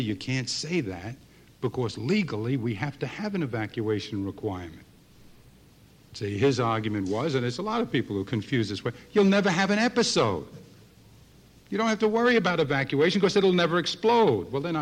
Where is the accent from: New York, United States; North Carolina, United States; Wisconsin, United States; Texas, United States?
New York, United States; Long Island; I'm from Long Island. I know Long Island.